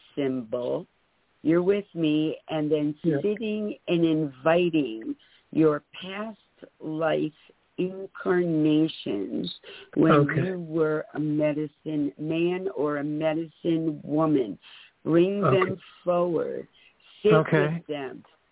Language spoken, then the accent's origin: English; New Jersey, United States; now in Vermont, United States; I'm originally from New Jersey.